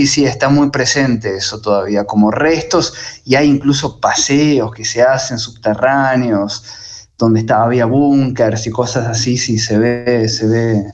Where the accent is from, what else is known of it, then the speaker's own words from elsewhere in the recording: Buenos Aires, Argentina; me siento en parte del sur, pero soy porteño.